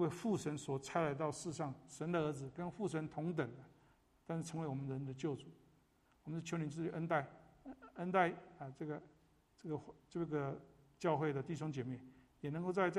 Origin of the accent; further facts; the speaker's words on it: China; 中国人即使再聪明呢，大概西方解决不了的神学问题我们也没办法解决